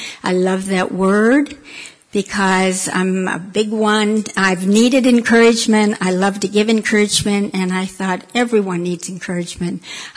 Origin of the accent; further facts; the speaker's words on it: Jeannette, Pennsylvania, United States; I am from Jeanette, Pennsylvania, a little town in Pennsylvania. Born and raised there.